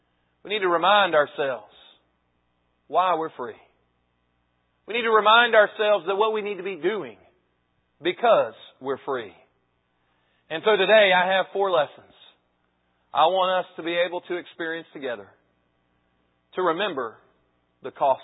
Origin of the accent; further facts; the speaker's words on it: Alabama, United States; because we're from Alabama, we look and we focus on